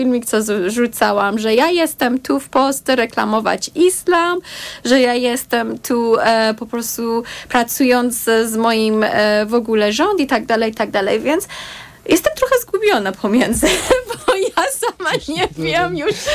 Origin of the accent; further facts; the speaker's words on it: Iran; Polish is a second language; now in Poland; powiedziałam, że jestem z Iranu